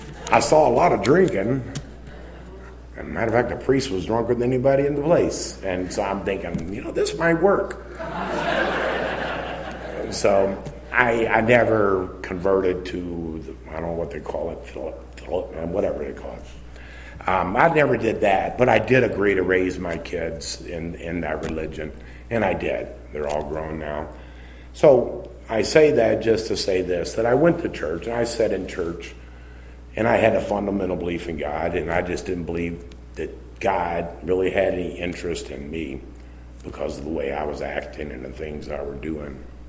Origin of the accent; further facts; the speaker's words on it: Mississippi, United States; And I'm a boy from Mississippi, and I'm looking, and I'm seeing this water turn.